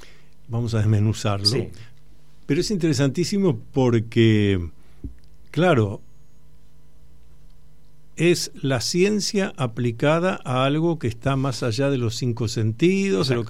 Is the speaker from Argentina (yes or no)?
yes; Argentina; Nosotros somos los argentinos.